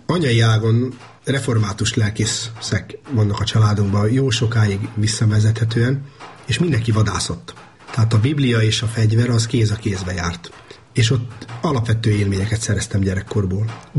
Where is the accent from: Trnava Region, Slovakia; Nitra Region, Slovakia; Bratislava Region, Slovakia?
Trnava Region, Slovakia; kérdezik tőlem, hogy honnan származok, akkor azt szoktam mondani, hogy csalóközi gyerek vagyok